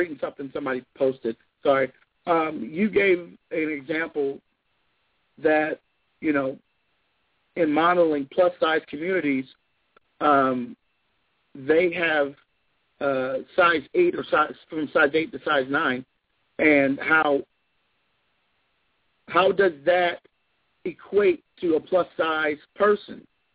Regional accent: Louisiana, United States; I mean, I grew up in Louisiana, so everything was based on skin color.

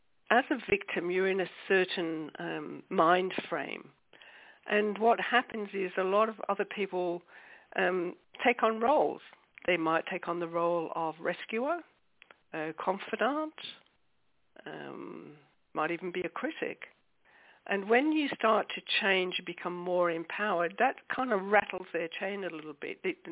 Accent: England, United Kingdom; because I grew up in England

